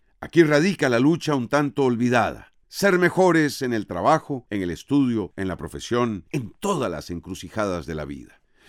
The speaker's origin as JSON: {"language": "Spanish", "country": "Costa Rica", "said": "Como costarricenses debemos permanecer en democracia."}